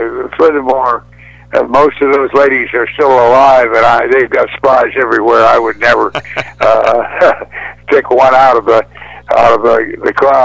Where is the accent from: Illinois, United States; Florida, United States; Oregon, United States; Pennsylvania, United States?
Oregon, United States; also born or lived in Los Angeles; I was raised primarily in Oregon until my junior high school years, and then we started spending winters in California. I went to the last year of junior high and high school in Los Angeles.